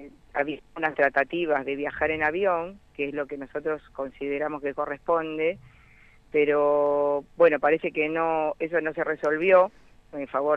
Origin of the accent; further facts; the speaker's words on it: El Bolsón, Río Negro, Argentina; Porque yo soy de Bolsón.